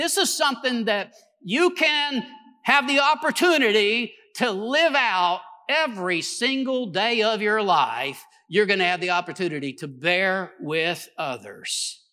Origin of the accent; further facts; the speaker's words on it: Texas, United States; I'm a Texan. I mean, if I take a breath in the middle of a sentence, I don't need your help.